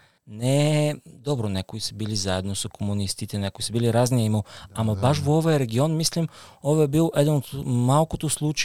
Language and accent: Macedonian; Mihaylovgrad, Montana Province, Bulgaria; Тоа беше во мојот роден град